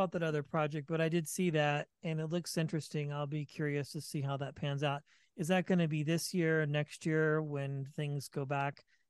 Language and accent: English; Vacaville, California, United States; Okay, I'm from the Bay Area too.